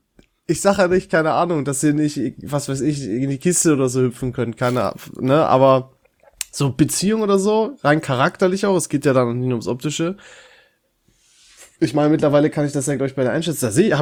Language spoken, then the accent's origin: German; Dorsten, North Rhine-Westphalia, Germany; In Dorsten zum Beispiel, also aus meiner Heimatstadt, ist das eindeutig Veltins.